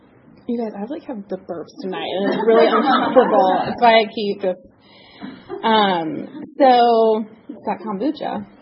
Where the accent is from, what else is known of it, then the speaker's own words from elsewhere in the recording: Nashville, Tennessee, United States; I have 2 older sisters and a little brother, and I grew up in Nashville, and we had a really steep hill.